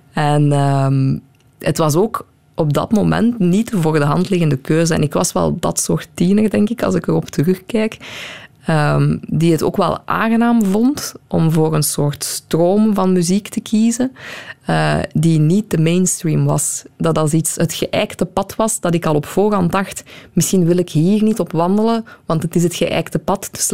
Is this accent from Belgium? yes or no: yes; Dendermonde, Flanders, Belgium; Ik ben opgegroeid in Dendermonde.